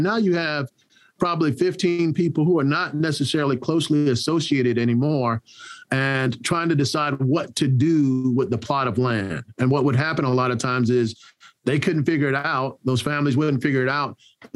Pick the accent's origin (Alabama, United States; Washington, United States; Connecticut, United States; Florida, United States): Florida, United States; Orlando; I grew up in Orlando, Florida. And, you know, Orlando is not, it's not New York City, but it's not, you know, it's a more urban area.